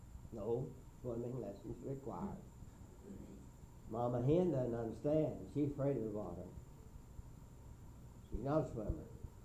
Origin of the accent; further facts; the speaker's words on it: Arkansas, United States; born there; I was born in Arkansas, but I don't have to stay in Arkansas.